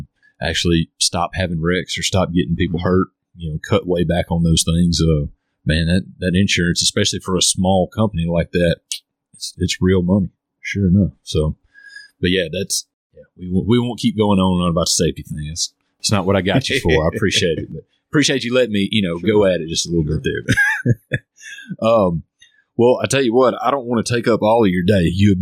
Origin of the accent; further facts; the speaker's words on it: United States; where I grew up in the Delta, that's the place to stop and go to the bathroom.